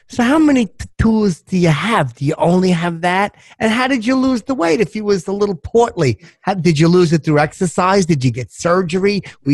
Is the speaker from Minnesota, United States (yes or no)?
no; Schenectady, New York, United States; Yeah, you know, I'm not from Brooklyn. I'm from up in Schenectady, but I understand the Brooklyn way.